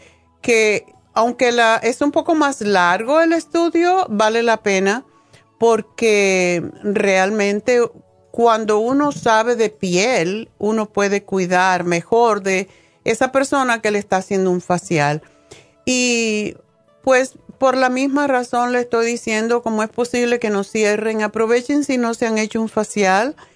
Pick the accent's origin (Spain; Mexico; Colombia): Spain; moved away; cuando yo vine de España y pasé el examen